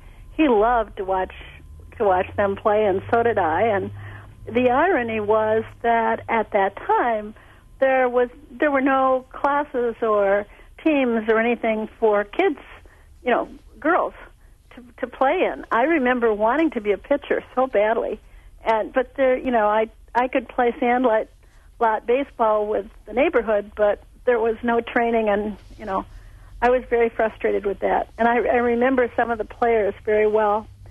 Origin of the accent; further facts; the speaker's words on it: Grand Rapids, Michigan, United States; now in Mount Horeb, United States; I am in Mount Horeb now, but I grew up in Grand Rapids.